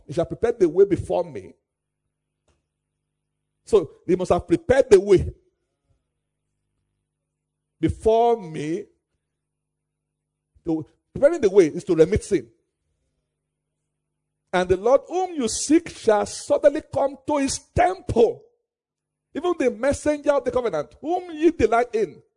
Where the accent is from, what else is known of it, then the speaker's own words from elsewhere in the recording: Nigeria; when I go to all over the world, I'm a Nigerian.